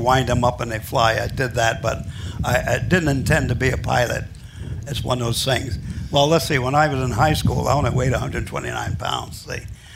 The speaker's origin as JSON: {"language": "English", "town": "Philadelphia", "region": "Pennsylvania", "country": "United States", "tie": "born or raised there", "said": "Well, I grew up in South Philadelphia."}